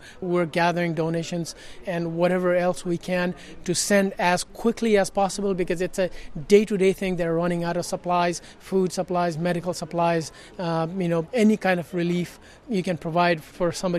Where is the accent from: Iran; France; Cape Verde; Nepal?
Nepal; when I say I'm from Nepal